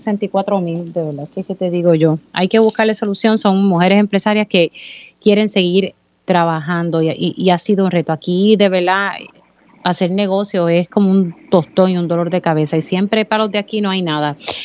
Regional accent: Utuado, Puerto Rico; yo soy de Utuado, y lo que afecta a mi pueblo, pues, siempre es importante para mí.

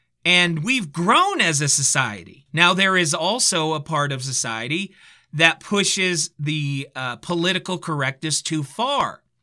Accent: California, United States; I grew up in the Bay Area, and I had to choose between the Raiders and the 49ers.

